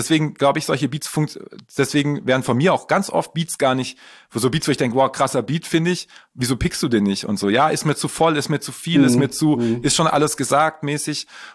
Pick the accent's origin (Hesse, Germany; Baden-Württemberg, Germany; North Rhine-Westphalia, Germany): Baden-Württemberg, Germany; so ein Producer, der aus Heilbronn kommt, also eigentlich aus meiner Gegend, in der ich aufgewachsen bin im Endeffekt.